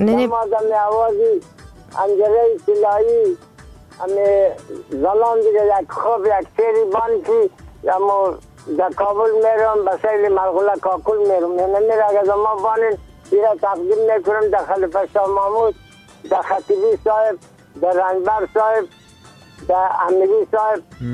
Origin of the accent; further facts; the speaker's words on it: Dasht-e Safid, Bamyan, Afghanistan; قریه ما دشت سفید، ولسوالی ما کامل، ولایت ما بامیان. یعنی خودم … در سنجی 83 ساله